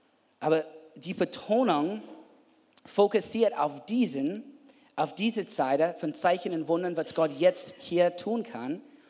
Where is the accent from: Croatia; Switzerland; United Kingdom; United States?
United States; German is a second language; now in Germany; dass ich als Amerikaner kann auch auf dieser Bühne mit meiner unperfektes Deutsch ein Predigt unterhalten oder geben